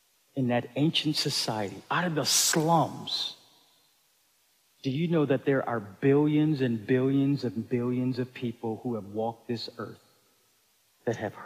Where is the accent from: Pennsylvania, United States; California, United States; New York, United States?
New York, United States; Buffalo; My wife grew up in Flint, Michigan. I grew up in Buffalo, New York. The best way to describe Flint and Buffalo is Ghetto with a capital G.